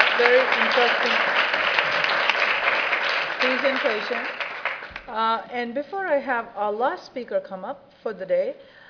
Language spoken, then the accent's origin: English; India; I'm originally from India